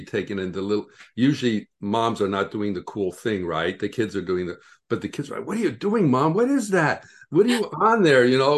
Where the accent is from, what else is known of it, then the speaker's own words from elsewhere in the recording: Denver, Colorado, United States; born there; In Denver, Colorado. Yeah. Yeah. Yeah. My parents emigrated from Greece